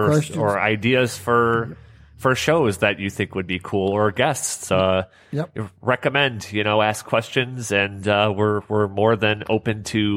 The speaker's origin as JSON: {"language": "English", "town": "Hamtramck", "region": "Michigan", "country": "United States", "tie": "born or raised there", "said": "well, growing up in Hamtramck, there are so many people who don't speak the greatest English"}